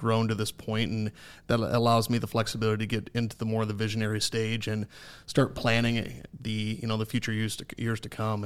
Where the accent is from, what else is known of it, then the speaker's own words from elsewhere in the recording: Ankeny, Iowa, United States; also born or lived in Fort Dodge; So Fort Dodge until I was 9, and then family relocated to Ankeny.